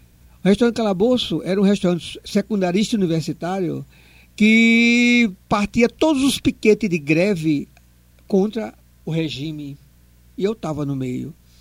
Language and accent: Portuguese; Paraíba, Brazil; Eu sou da Paraíba. Quando eu disse que era paraibano, ele mudou, olhou para mim assim